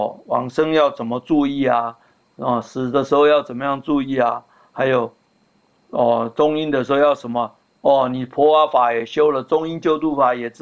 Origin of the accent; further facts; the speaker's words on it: China; 因为我们中国人有的是说要给他穿多少层多少层衣服啊